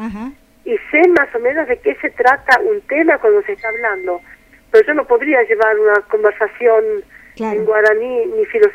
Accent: Argentina; nosotros como argentinos.

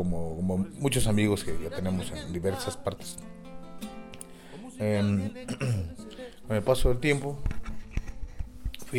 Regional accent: Pátzcuaro, Michoacán, Mexico; born there; es nahua de Xalitla, Guerrero, y mi mamá vinizá de Juchitán, Oaxaca. Se conocieron en Pátzcuaro y yo nací de ese idilio en Pátzcuaro, pero desde muy pequeño fui criado por la cultura de mi madre en colaboración con mi jefe.

